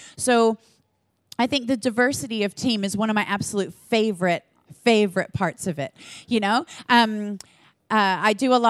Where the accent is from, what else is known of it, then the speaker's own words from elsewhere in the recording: United States; You know, I'm American. I'm sure you've noticed. I don't know if you've heard it. Can you hear it? Can you hear the accent? Just a little. But I am Italian American.